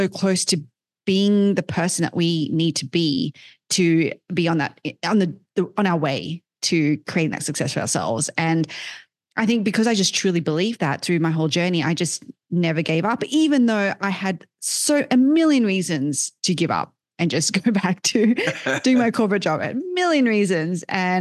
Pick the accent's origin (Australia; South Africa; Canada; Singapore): Australia; Sydney, New South Wales; now in Austin, United States; So I, you know, grew up in Australia, in Sydney, Australia.